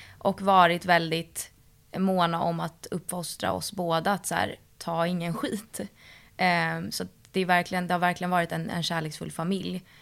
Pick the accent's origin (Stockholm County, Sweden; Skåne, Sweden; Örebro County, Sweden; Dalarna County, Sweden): Stockholm County, Sweden; Stockholm; Och mamma är halvsvensk och halvitaliensk. Men jag är född och uppvuxen här i Sverige. Och ja, alltså jag växte upp i Midsommarkransen utanför Stockholm.